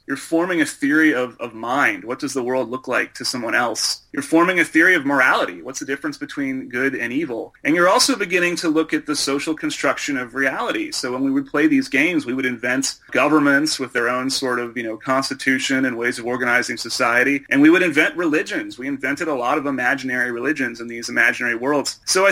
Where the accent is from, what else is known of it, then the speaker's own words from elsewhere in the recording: Texas, United States; I grew up in Texas, which didn't help dealing with this kind of culture.